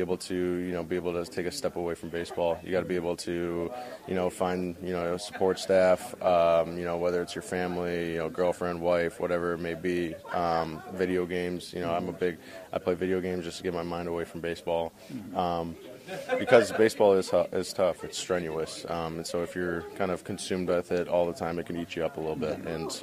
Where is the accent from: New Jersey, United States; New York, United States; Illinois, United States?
Illinois, United States; Bolingbrook; also born or lived in Omaha, Nebraska; I am. I'm from Naperville. Well, born and raised in Bolingbrook, went to Naperville schools. I went to Naperville Central High School.